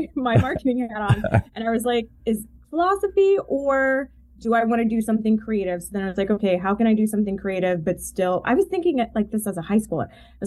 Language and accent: English; New York, United States; moved away; also born or lived in Northern California / Boston; I was born in New York. I spent half my life in New York. Then I moved to Northern California, and then I went to Boston for school.